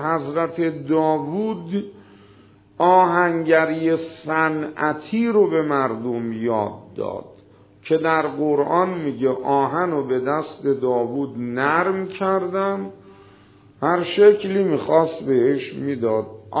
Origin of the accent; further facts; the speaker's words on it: Babol, Mazandaran, Iran; اون شهر خودمون در مازندران اسمش بابوله، اصلش هم بابل نبوده، بارفروش بوده اسمش.